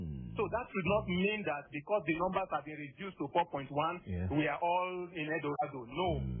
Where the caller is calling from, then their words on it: Surulere, Lagos, Nigeria; I'm calling from Surulere.